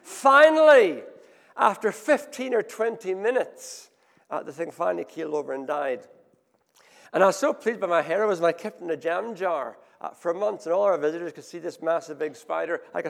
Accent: Ethiopia; the like of which I grew up in Ethiopia

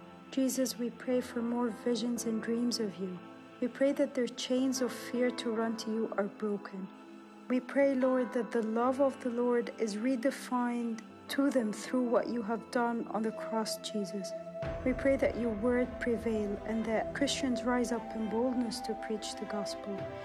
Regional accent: Cairo, Cairo Governorate, Egypt; I'm from Cairo, Egypt. I used to be a Muslim, but now I'm a follower of Jesus.

